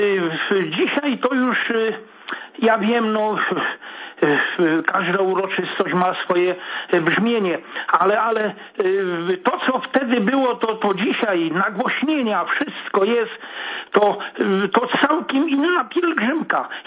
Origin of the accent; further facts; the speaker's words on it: Krzepice, Silesian Voivodeship, Poland; now in Karniowice, Poland; Obecnie moja parafia Karniowice, Dulowa, dekanat Trzebiński. A rodem jestem z Krzepic